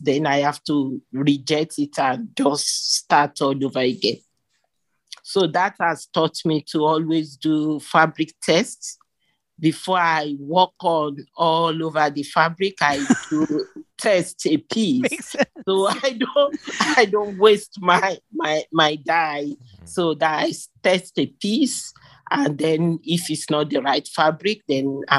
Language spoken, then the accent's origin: English; Philadelphia, Pennsylvania, United States; Will you accept me as a Philly maker? Because I am Nigerian-American, so I'm one of you.